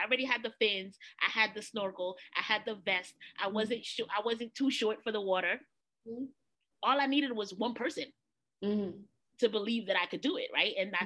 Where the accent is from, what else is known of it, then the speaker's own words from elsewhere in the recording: New York City, New York, United States; We're from New York City. We can't swim, right?